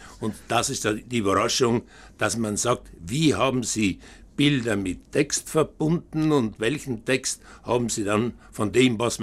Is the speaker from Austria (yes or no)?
no; Pfalzen, Trentino-Alto Adige, Italy; Ehrenbürger zum Beispiel in meiner Heimatgemeinde Pfalzen